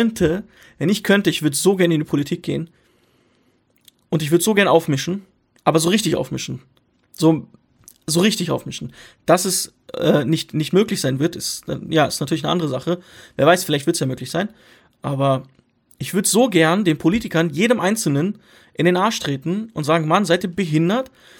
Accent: Syria; Ich komme aus Syrien ursprünglich.

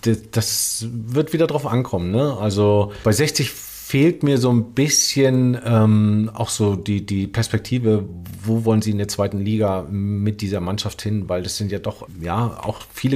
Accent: Rostock, Mecklenburg-Vorpommern, Germany; wenn du zu Hause spielst in Rostock und ich kenne meine Heimatstadt

